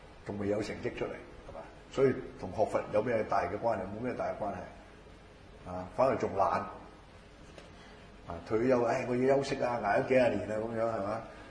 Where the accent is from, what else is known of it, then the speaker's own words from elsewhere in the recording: China; 我識睇中文，我係中國人